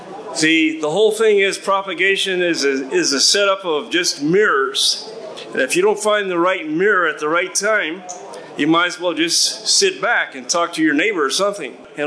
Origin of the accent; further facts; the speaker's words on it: California, United States; accent: Southern California; I'm originally from California, and that's why this crazy accent, right? Southern Cal.